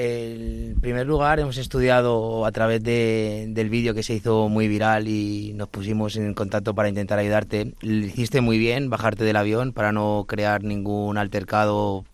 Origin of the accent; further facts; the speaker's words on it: Alicante, Valencian Community, Spain; yo soy de Alicante